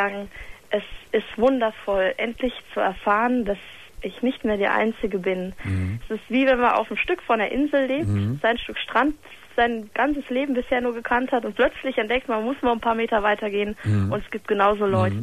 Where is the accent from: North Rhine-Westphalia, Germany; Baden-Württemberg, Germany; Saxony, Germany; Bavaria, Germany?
North Rhine-Westphalia, Germany; Aachen; Also ich habe einen SM-Stammtisch hier in Aachen. Ich komme aus Aachen.